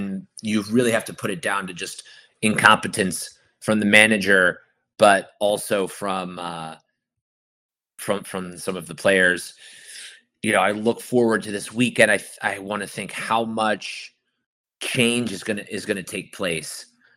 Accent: United States; as an American

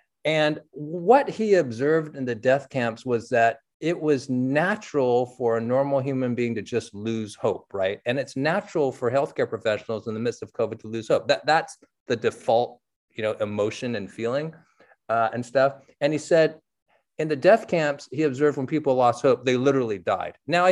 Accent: San Francisco, California, United States; I grew up in San Francisco reading The Chronicle.

